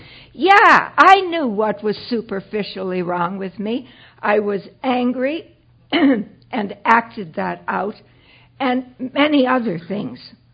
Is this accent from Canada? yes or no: yes; Toronto, Ontario, Canada; I am from Toronto.